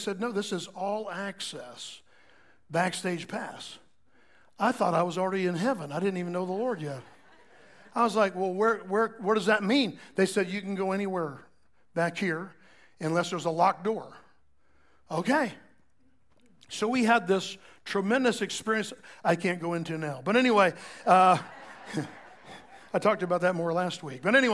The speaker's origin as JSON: {"language": "English", "town": "Orlando", "region": "Florida", "country": "United States", "tie": "born or raised there", "said": "I grew up in the Orlando area, and there was no good arena in Orlando."}